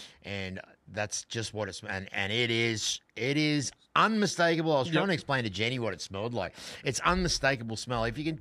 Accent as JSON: {"language": "English", "country": "Australia", "said": "And to show off, you know, being Australian and stuff, I grabbed the moth and ate it."}